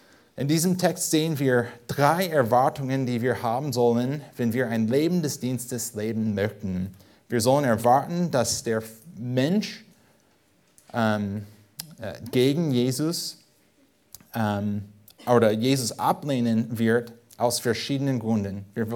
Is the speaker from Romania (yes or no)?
no; California, United States; German is a second language; now in Germany; und komme aus Südkalifornien